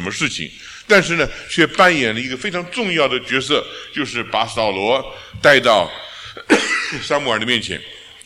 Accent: China; 我心里想，我们中国人也蛮光荣的

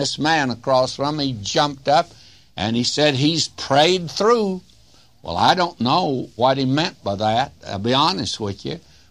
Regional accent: the South, United States; I was raised in the South.

